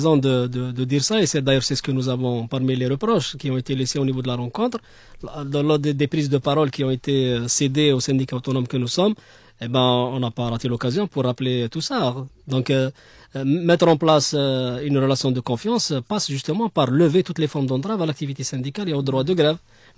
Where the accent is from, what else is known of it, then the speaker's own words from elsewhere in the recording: Algeria; On n'est pas à l'abri parce que tout simplement, c'est pas parce qu'on est des Algériens.